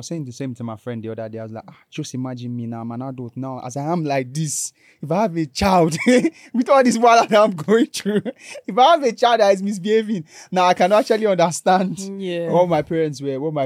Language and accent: English; Nigeria; growing up in Nigeria